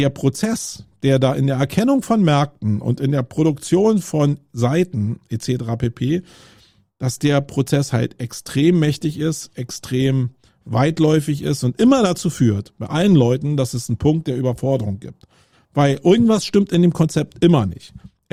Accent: Germany; first language German; ich bin Deutscher und das ist meine Muttersprache

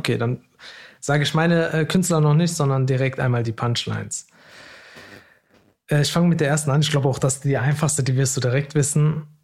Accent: North Rhine-Westphalia, Germany; Ich komme ja selber auch aus NRW.

